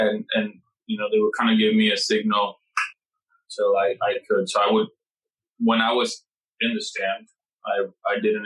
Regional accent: Puerto Rico; and I come from Puerto Rico

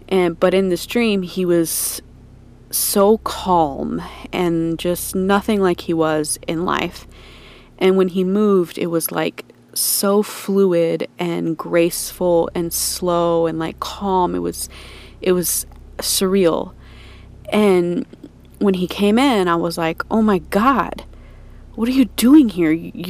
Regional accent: Houston, Texas, United States; I'm from the Houston area, and I have a story to tell you today.

